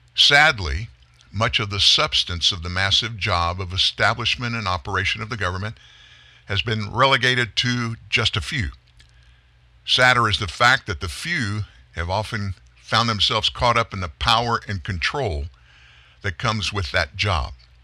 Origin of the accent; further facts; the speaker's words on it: Southern United States, United States; Listen, folks, I'm 66 years old. I grew up in the South.